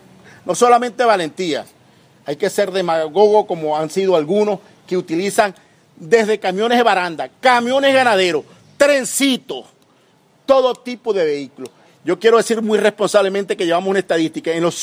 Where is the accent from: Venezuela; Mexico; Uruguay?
Venezuela; porque es un derecho que nos asiste como venezolanos.